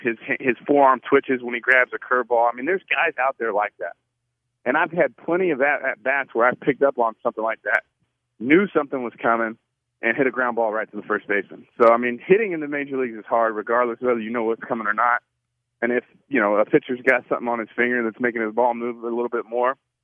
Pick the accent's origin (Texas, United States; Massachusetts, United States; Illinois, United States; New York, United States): Texas, United States; Houston; You know, it's funny, you know, growing up in Houston as an Astros fan